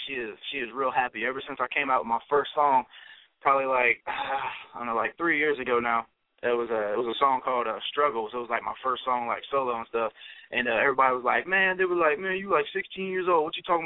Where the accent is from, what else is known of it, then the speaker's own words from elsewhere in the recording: Piqua, Ohio, United States; growing up in Ohio, I came from one of the littler cities, Pickle, Ohio. Most people ain't heard of it. It's about 20 minutes north of Dayton.